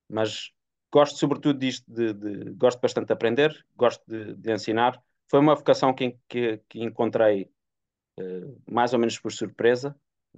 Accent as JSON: {"language": "Portuguese", "region": "Lisbon", "country": "Portugal", "lives_now": "Porto, Portugal", "said": "ou estava a morar no Porto, sou de Lisboa e fui morar para o Porto, e não conhecia ninguém"}